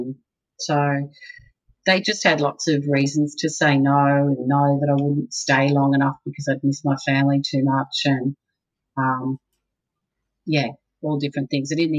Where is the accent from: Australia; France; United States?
Australia; I was this girl from Australia and ringing up to get into a clinical trial in America